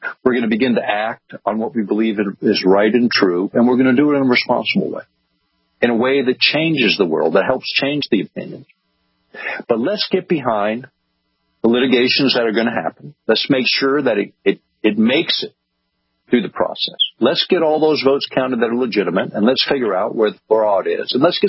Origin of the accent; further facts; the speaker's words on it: United States; And in my view, as an American, they can be an advisory group, but they have no right to legislate a thing that affects me